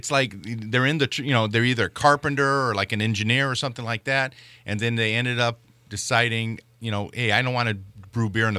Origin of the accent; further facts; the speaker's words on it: Merrillville, Indiana, United States; because I grew up in Merrillville, and I never really went to Griffith.